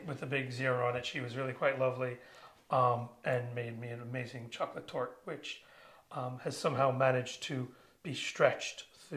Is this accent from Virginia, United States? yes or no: yes; Virginia, United States; so I grew up sailing on the Chesapeake Bay after we moved to Virginia.